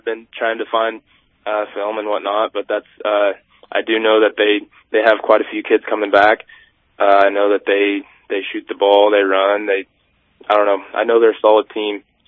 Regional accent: Medicine Lodge, Kansas, United States; I'm from Medicine Lodge, Kansas.

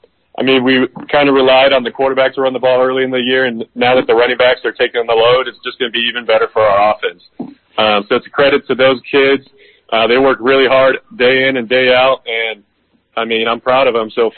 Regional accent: San Marcos, California, United States; So I grew up in San Marcos, California, which is on the northern part of San Diego County. I went to Mission Hills High School.

